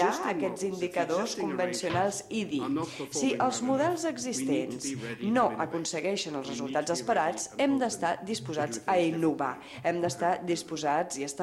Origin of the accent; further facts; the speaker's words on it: France; Un tercer factor, jo vinc de França, on hi ha un cert raonament cartesià